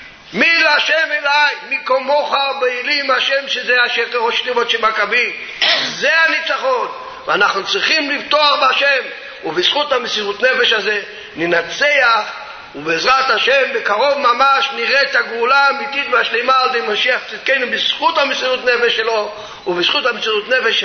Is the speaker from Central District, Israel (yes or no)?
no; Safed, Northern District, Israel; אני אמנם יליד הארץ, אבא שלי יליד הארץ, סבא שלי יליד הארץ, האבא של סבא שלי יליד הארץ, והסבא של סבא שלי יליד הארץ. אנחנו ילידי צפת, בגליל